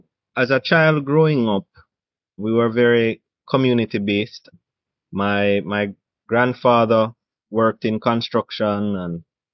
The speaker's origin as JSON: {"language": "English", "region": "Saint Andrew", "country": "Jamaica", "tie": "born or raised there", "said": "I grew up in St. Andrew, and, that's another contention, because people say that I come from Kingston, and I'll say St. Andrew because, my experiences growing up is running cows, neighbor's cows out of the yard"}